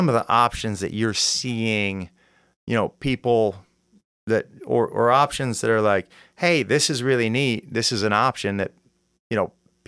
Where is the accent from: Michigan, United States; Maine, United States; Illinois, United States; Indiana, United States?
Michigan, United States; A friend of mine, I grew up in Michigan